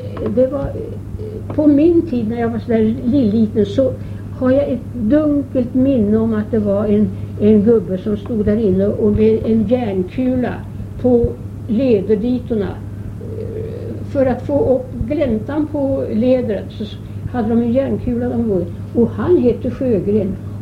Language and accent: Swedish; Stockholm, Stockholm County, Sweden; born there; Jag är född i Stockholm, ja. Och mina föräldrar är också födda i Stockholm.